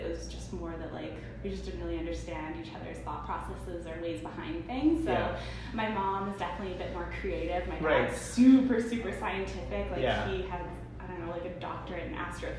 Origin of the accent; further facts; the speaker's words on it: Vancouver, British Columbia, Canada; So, born and raised in East Van.